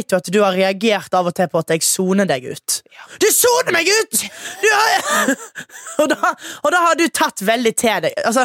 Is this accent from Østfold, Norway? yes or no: no; Stord, Vestland, Norway; jeg er jenta fra Stord, liksom